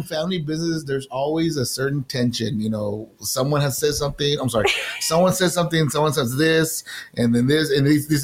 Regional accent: Donna, Texas, United States; I am from Donna.

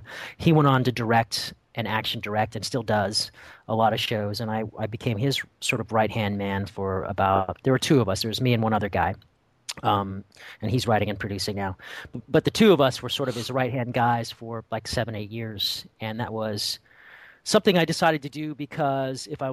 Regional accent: Monterey, California, United States; So anyway, I grew up in Northern California. Grew up in Monterey.

